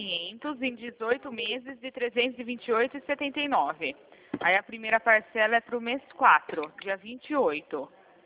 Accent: Piracicaba, São Paulo, Brazil; Sou de Piracicaba

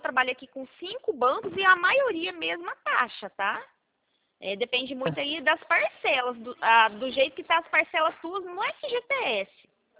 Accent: São Paulo, Brazil; Eu sou de São Paulo

